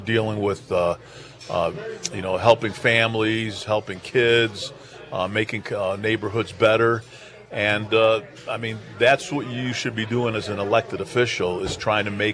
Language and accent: English; Detroit, Michigan, United States; I grew up in Detroit, Michigan, out in the suburbs. It was a great place to grow up as a kid.